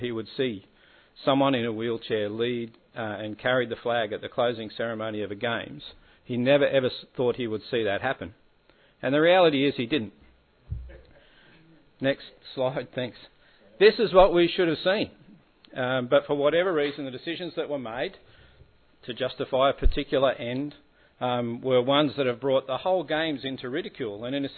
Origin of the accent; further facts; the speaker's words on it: New South Wales, Australia; I didn't grow up in Queensland. I grew up in New South Wales, just outside of Parramatta.